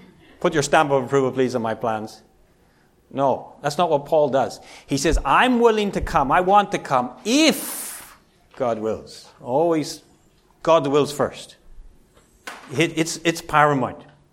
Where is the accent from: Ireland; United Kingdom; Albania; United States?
Ireland; I grew up in Ireland